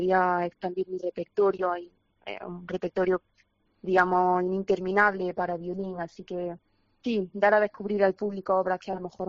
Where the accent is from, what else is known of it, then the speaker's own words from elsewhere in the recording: Granada, Andalusia, Spain; me hace muchísima ilusión volver a Granada, volver al festival, a mi tierra.